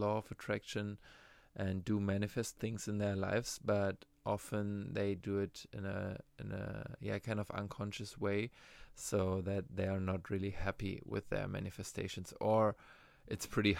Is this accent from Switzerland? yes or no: no; Germany; accent: German; English is a second language; now in Maui, United States; maybe you can also notice my accent that I have, my German accent. I kind of like it though, but right now being here on Hawaii, in Maui, since around 2 months, I can definitely see my English improving